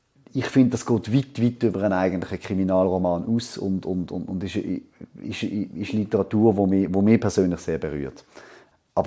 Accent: Basel, Basel-Stadt, Switzerland; ich bin in Basel aufgewachsen, ich habe eine sehr enge Beziehung zum Elsass

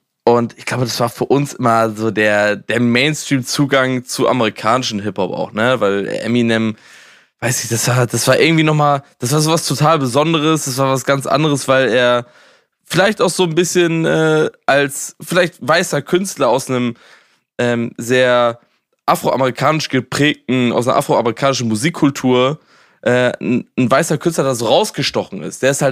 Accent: Schleswig-Holstein, Germany; ich komm aus dem Schleswig-Holsteiner Raum, so Hamburg war das nächstbeste für uns.

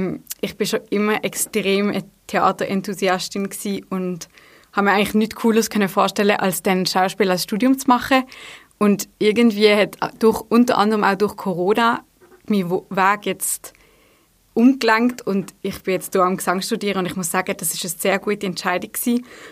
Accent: Basel, Basel-Stadt, Switzerland; now in Lucerne, Switzerland; Ich komme ursprünglich aus Basel und jetzt bin ich aber seit, glaube um die 4 Jahre in Luzern und studiere an der Hochschule Gesang, klassischer Gesang

